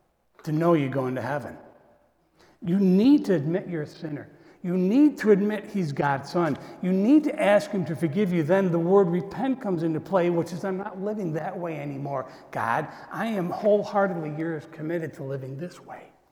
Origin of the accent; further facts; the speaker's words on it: Morrisville, New York, United States; I grew up in Morrisville, New York. I'd go up to the college and watch the gun, the rifle team practice.